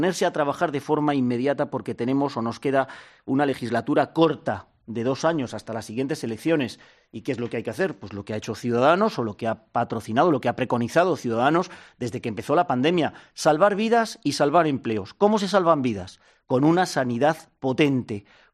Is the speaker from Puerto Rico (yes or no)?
no; Huelva, Andalusia, Spain; now in Madrid, Spain; Todos venimos de fuera, yo soy de Huelva.